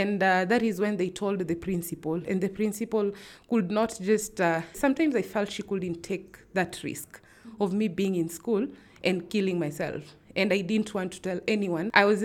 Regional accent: Kibera, Nairobi, Kenya; growing up in Kibera, I used to know everything that you need to know to protect yourself

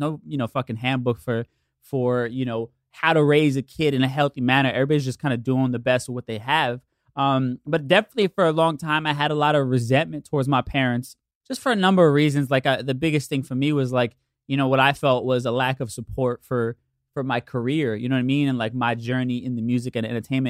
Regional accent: United States; born there; I am 100% Puerto Rican, but I was born here in the States.

